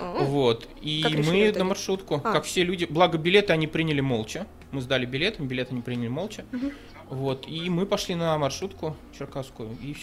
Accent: Mannheim, Baden-Württemberg, Germany; Я такой сижу, я понимаю, что никто не знает, что мы из Мангайма, но я так сижу, и у меня ощущение, как будто все на нас пальцем показывают

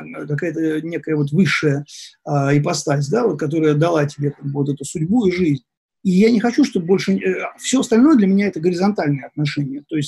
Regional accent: Moscow, Russia; Да, я родился в Москве, я вырос в России, я хорошо знаю. Я прошел там все и советские годы, два десятилетия

